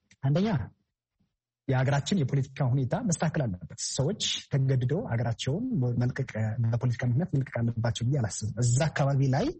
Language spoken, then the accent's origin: Amharic; Amhara, Ethiopia; born or raised there